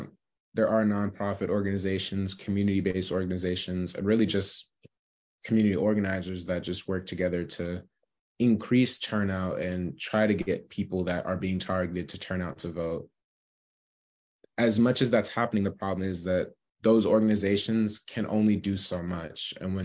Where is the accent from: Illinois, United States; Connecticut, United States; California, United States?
California, United States; San Diego; I ended up registering same day because I registered in San Diego, which is my hometown.